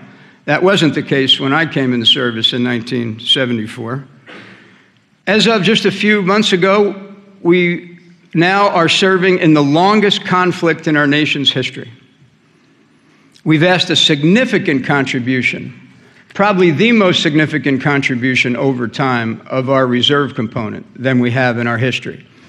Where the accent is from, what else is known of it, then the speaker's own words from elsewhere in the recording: Bayonne, New Jersey, United States; You know, I grew up in Bayonne, New Jersey, 1952, just after that group of men, mostly in those days, had come back from World War II.